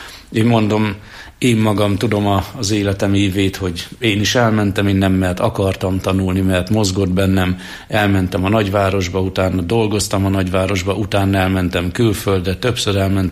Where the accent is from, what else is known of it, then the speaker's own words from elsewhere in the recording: Hungary; hiszen én azért magyar vagyok. Én magyarul publikálok